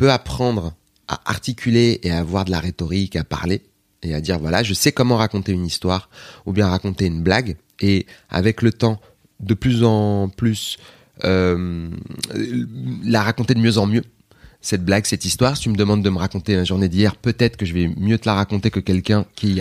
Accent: Aubervilliers, Île-de-France, France; Ça, c'était un peu le climat de mon enfance à Aubervilliers. Mais je suis très content. Enfin, j'habite toujours à Aubervilliers.

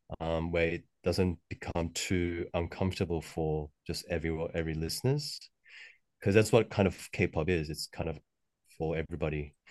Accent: Australia; also born or lived in South Korea; I guess where I come from, because I'm from Australia, but I've done most of my music in Korea.

